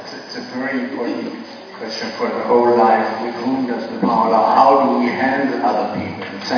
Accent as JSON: {"language": "English", "town": "Munich", "region": "Bavaria", "country": "Germany", "said": "I'm a sociologist from Munich in Germany"}